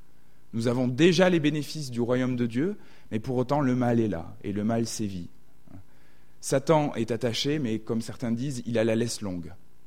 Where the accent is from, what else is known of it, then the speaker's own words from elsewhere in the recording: Southwest France, France; accent: southwestern French; J'ai un accent hein, du sud-ouest de la France